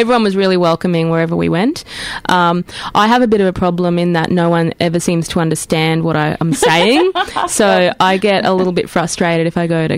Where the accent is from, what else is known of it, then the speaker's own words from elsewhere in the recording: Rockhampton, Queensland, Australia; we grew up together in Rockhampton